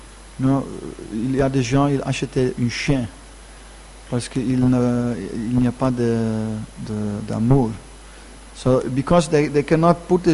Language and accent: English; Netherlands; because I'm from Holland, and now in Holland, they are always managing these floods.